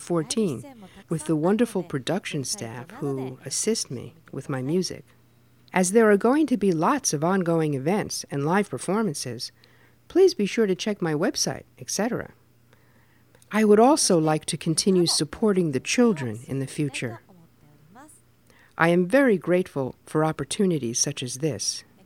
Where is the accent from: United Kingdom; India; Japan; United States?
Japan; Aizu, Fukushima; Aizu is the name of the place where I was born and raised in Fukushima Prefecture.